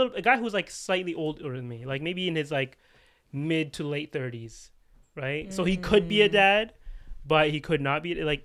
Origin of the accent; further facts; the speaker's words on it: Scarborough, Ontario, Canada; I'm like, yeah, I'm from Scarborough.